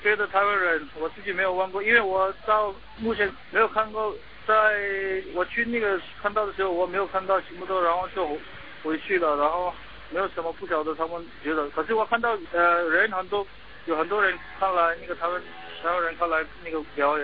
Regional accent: Himachal Pradesh, India; 因为我从小就长大在印度，说比较习惯看他们的表演，说比较说我们那个达拉萨拉那边的表演

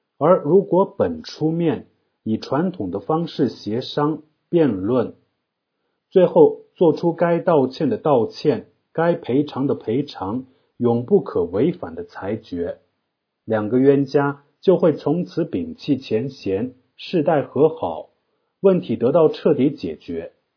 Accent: China; 以我的家乡雪巴为例，我们有7个雪巴，过去由1个本管辖

